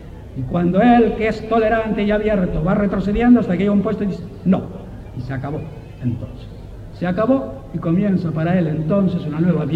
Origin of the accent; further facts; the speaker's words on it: Canary Islands, Spain; Así somos los canarios.